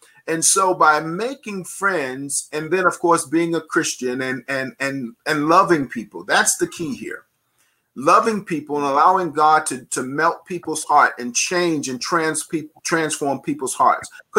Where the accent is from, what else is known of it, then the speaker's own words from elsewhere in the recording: New York City, New York, United States; Well, for me, Patrice, and growing up in New York, and I shared this story, many people think New York is a melting pot.